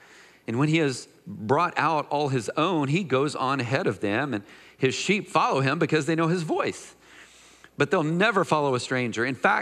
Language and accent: English; Mineola, Texas, United States; You know, I grew up in Mineola, Texas. There's farmland and farmers.